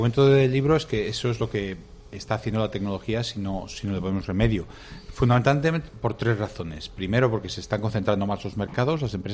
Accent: Valladolid, Castile and León, Spain; Se dispara comparado con el que lo ven 17.000 en mi ciudad natal, que es Valladolid, ¿no?

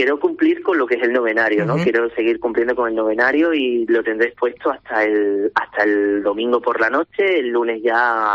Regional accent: Cáceres, Extremadura, Spain; soy cacereño de pura cepa y devoción hacia la patrona.

